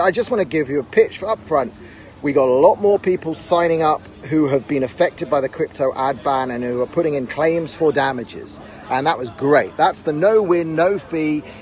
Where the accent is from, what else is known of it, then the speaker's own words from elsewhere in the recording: England, United Kingdom; also born or lived in South Africa; now in Tel Aviv, Israel; I'm in Tel Aviv, I'm in Israel, I'm from England, and before that from South Africa.